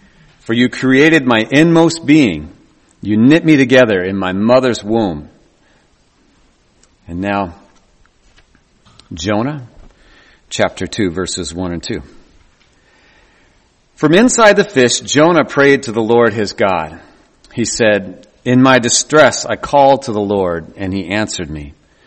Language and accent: English; Corvallis, Oregon, United States; born there; I was born in the Good Samaritan Hospital in Corvallis, Oregon.